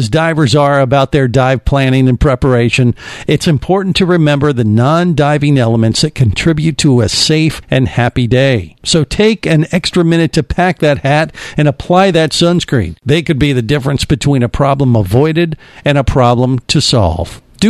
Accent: Cincinnati, Ohio, United States; You know, I grew up in Cincinnati, and so I'm somewhat familiar with Columbus.

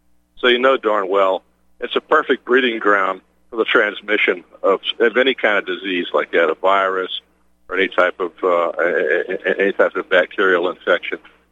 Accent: Lafayette, Louisiana, United States; through Lafayette, which is my hometown, on west into Lake Charles.

